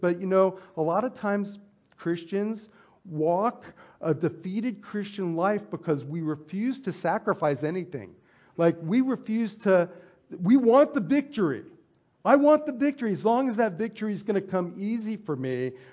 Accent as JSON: {"language": "English", "town": "Las Vegas", "region": "Nevada", "country": "United States", "tie": "born or raised there", "said": "You know, growing up in Las Vegas in 1984, it was 1981. It was the year before I started attending high school"}